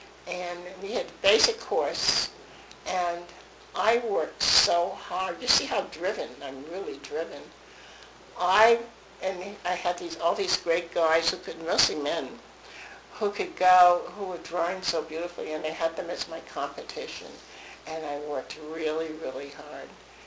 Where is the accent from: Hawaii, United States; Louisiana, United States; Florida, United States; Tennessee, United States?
Florida, United States; Key West; born there; also born or lived in Cambridge, Massachusetts; because I was born in Key West, Florida. My mother's from the Keys.